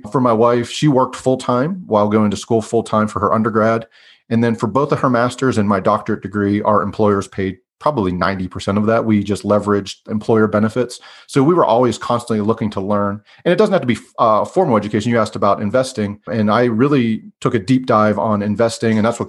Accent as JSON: {"language": "English", "region": "Pennsylvania", "country": "United States", "tie": "born or raised there", "said": "I grew up in Western Pennsylvania."}